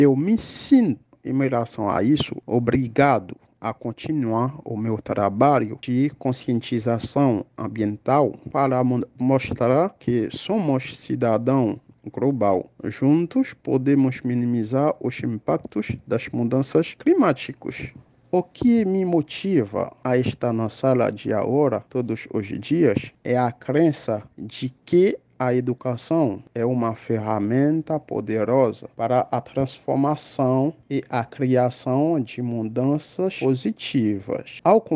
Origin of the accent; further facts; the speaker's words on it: Haiti; Portuguese is a second language; moved away as an adult; now in Brazil; tenho 34 anos de idade, sou haitiano com visto humanitário no Brasil. Eu cheguei no Brasil em 2018